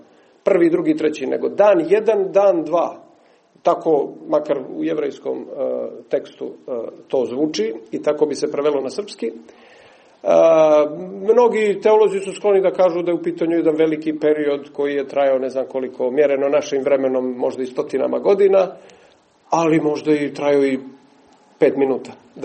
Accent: Cuce, Cetinje, Montenegro; kod nas gore u Cucama, u Katunskoj Nahiji

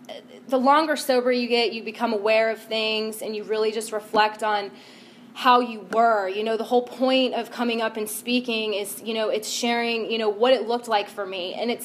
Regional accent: East Cobb County, Georgia, United States; I grew up in Metro Atlanta. I grew up in East Cobb County, went to Lassiter High School. I don't know how familiar you guys are with the area. East Cobb snobs, you know, that's what we are.

